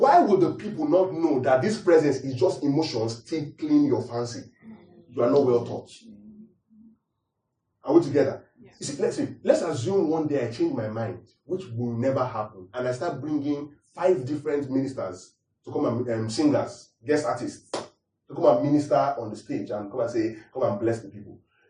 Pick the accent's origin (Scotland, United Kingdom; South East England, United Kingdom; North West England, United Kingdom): Scotland, United Kingdom; Edinburgh; I said, I'm from Edinburgh, Scotland.